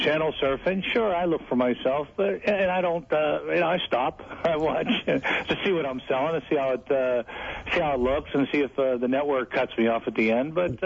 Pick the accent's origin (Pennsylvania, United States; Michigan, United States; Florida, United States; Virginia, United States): Pennsylvania, United States; Pittsburgh; I'm from Pittsburgh, went to Atlantic City.